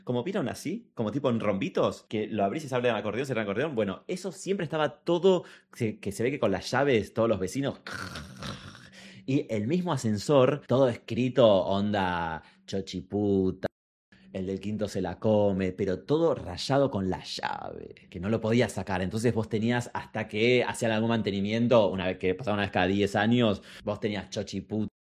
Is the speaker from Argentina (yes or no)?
yes; Buenos Aires, Argentina; Yo nací en Lugano 1 y 2. Respect. Pero obviamente no tengo ningún recuerdo de eso porque literalmente nací y a los meses nos fuimos a vivir a Parque Patricios.